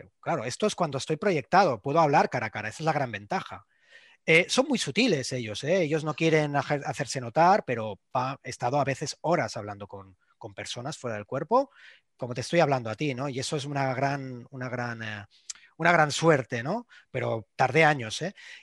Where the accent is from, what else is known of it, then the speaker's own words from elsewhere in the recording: Spain; first language Catalan; Spanish is a second language; yo hablo catalán, yo soy catalán parlante, y siempre me hablan en castellano, siempre, en español.